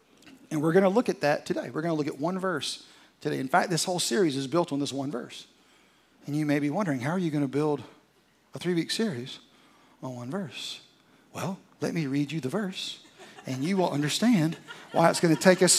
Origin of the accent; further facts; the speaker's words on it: the South, United States; I was raised in the South and Southern Baptist.